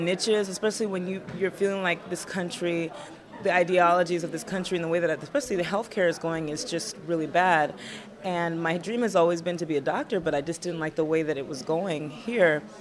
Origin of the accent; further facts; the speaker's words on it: Los Angeles, California, United States; because I grew up in Los Angeles, but I don't think I've ever been around that many different people from different ethnic groups